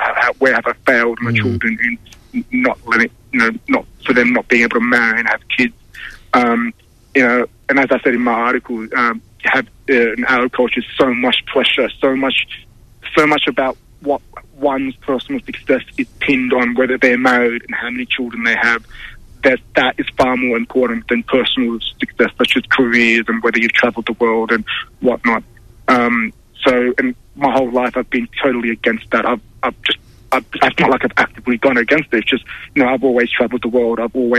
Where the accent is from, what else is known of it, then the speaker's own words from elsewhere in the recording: Australia; that I experienced growing up in Australia.